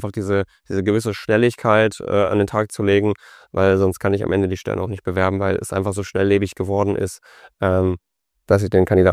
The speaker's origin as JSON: {"language": "German", "town": "Bad Oeynhausen", "region": "North Rhine-Westphalia", "country": "Germany", "said": "ich komme aus Bad Oeynhausen."}